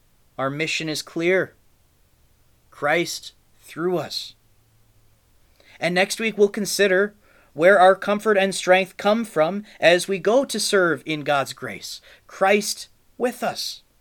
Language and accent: English; Illinois, United States; I think back to the little Wells Church I grew up in Western Illinois.